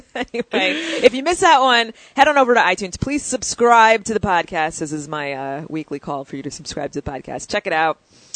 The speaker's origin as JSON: {"language": "English", "region": "New York", "country": "United States", "said": "And I'm a New Yorker, so I appreciated it."}